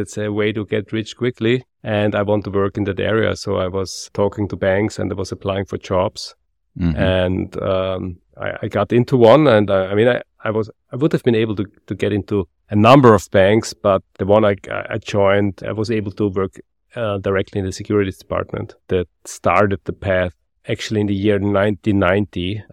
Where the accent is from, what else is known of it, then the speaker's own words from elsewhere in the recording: Vienna, Austria; I was raised in Vienna